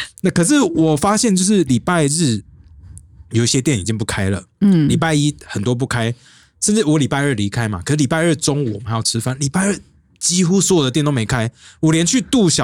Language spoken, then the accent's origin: Chinese; Luzhou, New Taipei, Taiwan; born there; 像我在芦洲出生